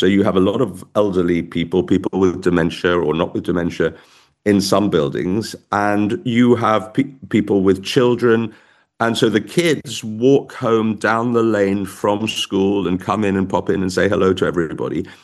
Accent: United Kingdom; It was a period that I felt deeply humiliated to be a Brit, and now I'm partly a Brit and a German.

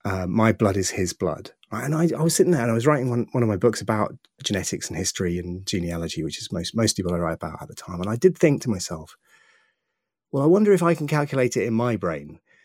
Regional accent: East of England, United Kingdom; but I can say it because I am actually from Suffolk

